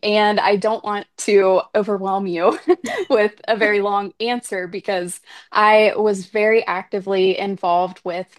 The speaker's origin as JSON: {"language": "English", "region": "Ohio", "country": "United States", "tie": "born or raised there", "said": "I grew up in South Central Ohio on my family's purebred limousine and Limflex cattle operation."}